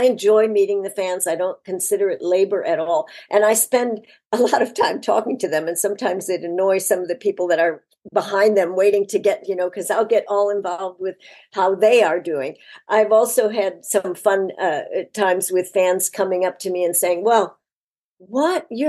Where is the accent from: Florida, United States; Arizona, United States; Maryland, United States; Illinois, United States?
Illinois, United States; Chicago; So, so I grew up in Chicago and we lived in a, you know, I have an older sister and a younger brother.